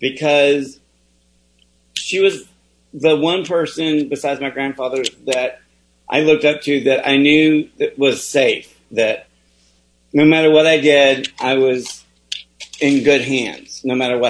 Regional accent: Austin, Texas, United States; also born or lived in California, United States; I grew up in Austin, born in California, grew up in Austin.

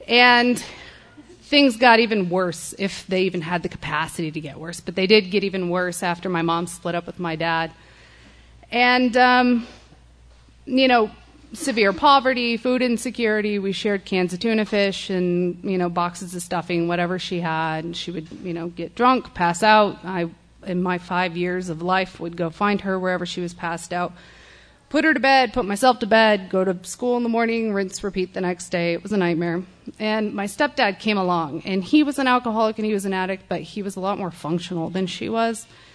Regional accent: Austin, Texas, United States; So I'm from South Austin.

